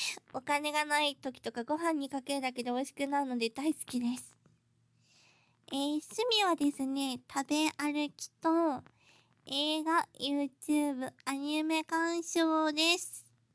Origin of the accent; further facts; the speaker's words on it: Kanto, Japan; 出身は関東です。関東の方です。味噌ポテトとかわらじカツとかが美味しいところです。